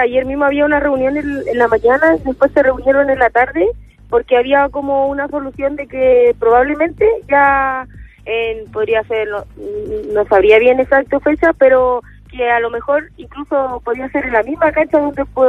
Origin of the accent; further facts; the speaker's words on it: Ñuñoa, Santiago Metropolitan, Chile; born there; yo nací en Ñuñoa